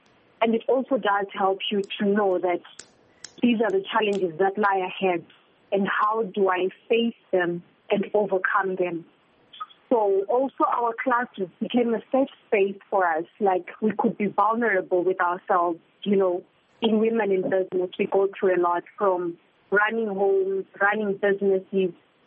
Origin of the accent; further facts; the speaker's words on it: Bulawayo, Zimbabwe; I was raised in Bulawayo.